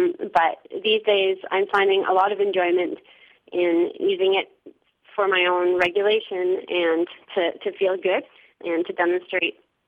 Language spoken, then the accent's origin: English; North Bay, Ontario, Canada; Well, I grew up running in North Bay, actually